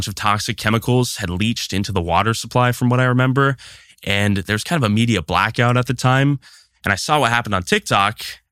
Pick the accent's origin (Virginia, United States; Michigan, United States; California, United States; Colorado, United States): California, United States; Modesto; I'm from Modesto, California.